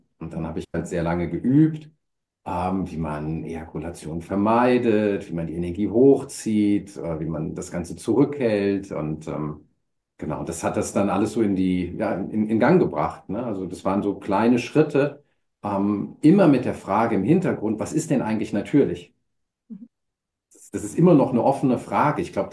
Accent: Wiesbaden, Hesse, Germany; ich komme aus Wiesbaden.

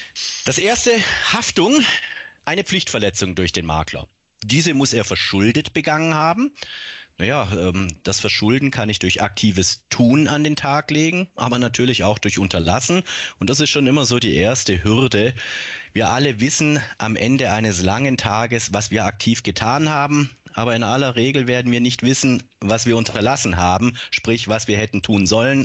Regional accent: Baden-Württemberg, Germany; born there; Aber ich denke von meinem Zungenschlag, wenn ich auch gebürtiger Oberschwabe bin, Sie verstehen mich in ganz Deutschland.

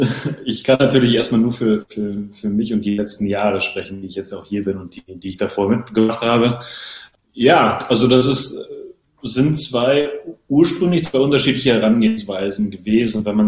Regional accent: Berlin, Germany; now in Hannover, Germany; ich bin 32, gebürtige Berliner und dementsprechend auch groß geworden bei Spandau 04, mein Heimatverein, mittlerweile in der vierten Saison bei Waspo und dementsprechend ist auch wohnhaft in Hannover

